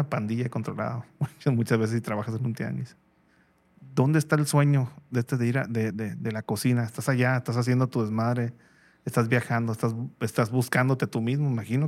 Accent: Mexico; yo soy de México.

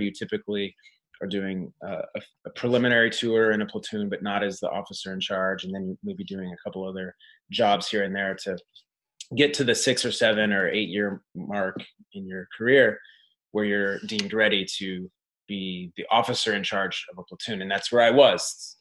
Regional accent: Kansas, United States; Well, I guess I was going to say, I'm from Kansas, but you've already covered that.

